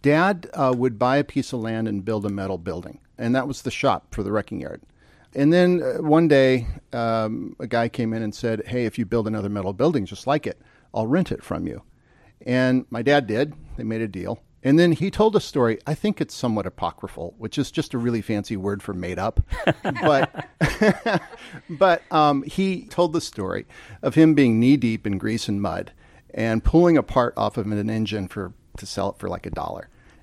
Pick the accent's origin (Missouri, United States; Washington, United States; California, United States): California, United States; San Jose; Yeah, I grew up in San Jose, California, which when I was growing up, nobody thought of as part of Silicon Valley.